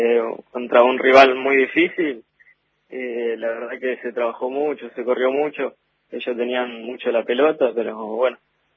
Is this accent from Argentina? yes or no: yes; Villa Elisa, Buenos Aires Province, Argentina; Villaliza, sí.